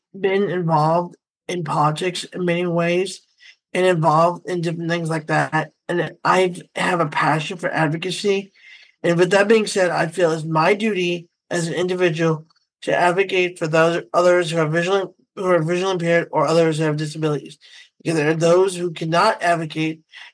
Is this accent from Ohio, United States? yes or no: yes; Cleveland, Ohio, United States; I'm from the Cleveland area.